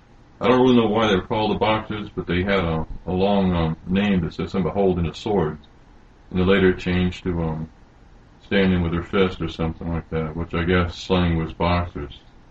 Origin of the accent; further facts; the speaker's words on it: United States; and not being a Chinese growing up in America, it's things I never saw.